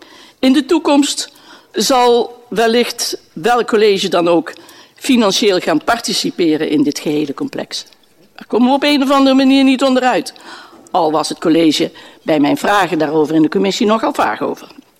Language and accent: Dutch; Eindhoven, North Brabant, Netherlands; Zelf ben ik geboren en getogen in Eindhoven. Vlakbij de TU ben ik geboren en ik heb de ontwikkeling mee mogen maken.